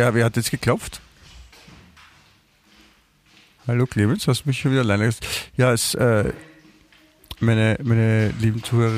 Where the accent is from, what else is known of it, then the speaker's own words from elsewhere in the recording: Southern Germany, Germany; Ich meine, ich bin Deutscher, ja? Aber das Biefke ist ja, das sind ja die Preußen. Ja? Also eher die Nordwestdeutschen. Ja? Und ich bin ja aus dem Süd.